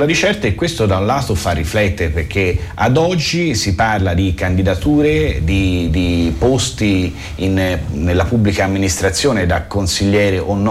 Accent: Florence, Tuscany, Italy; Siamo fiorentini, diciamocelo.

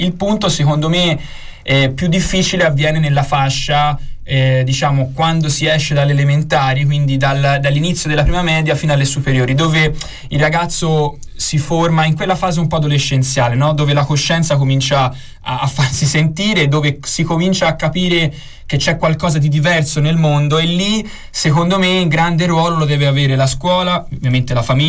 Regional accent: Florence, Tuscany, Italy; sono un fiorentino incallito, e quindi però ti do ragione, cioè io ho la fortuna come Chiara di abitare in un quartiere che è l'Oltrarno, che è forse l'unico quartiere del centro storico

